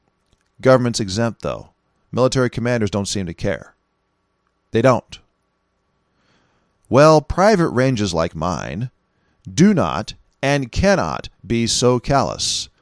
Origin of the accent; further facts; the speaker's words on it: California, United States; also born or lived in Seattle; I'm from California. I spent years in Seattle.